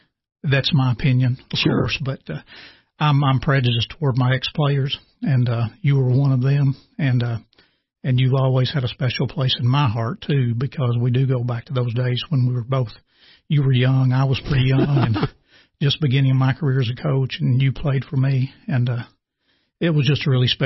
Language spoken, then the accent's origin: English; Cookeville, Tennessee, United States; Yeah, Sam, I was born here in the old Cookeville Hospital, which was then became the library, and then it was the school board office.